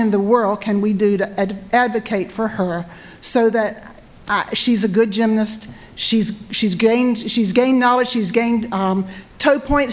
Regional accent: North Carolina, United States; I'm from Eastern North Carolina. Drove 6 hours here today to get here to see you.

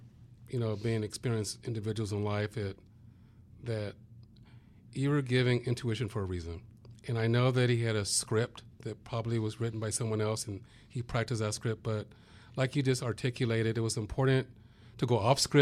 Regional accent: San Diego, California, United States; I grew up in San Diego, but San Diego did have the nickname the Mississippi of the West Coast

